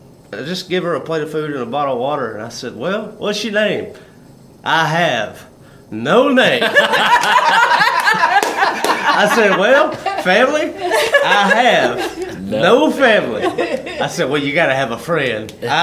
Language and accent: English; Tuscaloosa, Alabama, United States; we're from Tuscaloosa. You've heard of that.